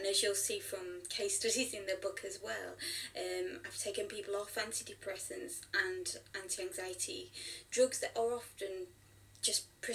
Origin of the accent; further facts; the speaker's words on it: Sheffield, Yorkshire and the Humber, United Kingdom; born there; also born or lived in Nottingham; I was actually born in Sheffield.